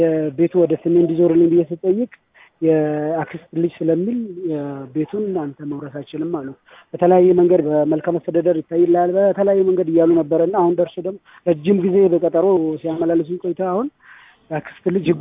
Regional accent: Addis Ababa, Ethiopia; እዚህ አዲስ አበባ ውስጥ የካ ክፍለ ከተማ እየኖርኩበት ነው ያለሁት። እኔ በልጅ ጀምሮ በዛ ነው ያደግኩት።

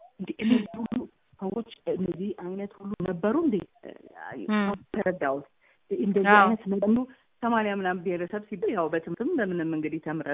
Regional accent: Addis Ababa, Ethiopia; እኔ እዚሁ ነው ተወልጄ ያደግኩት።

